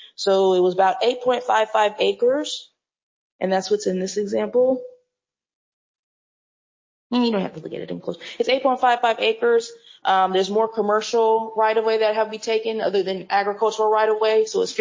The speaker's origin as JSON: {"language": "English", "region": "North Carolina", "country": "United States", "said": "I'm from North Carolina. They have a lot of two-lane roadways, which is really annoying."}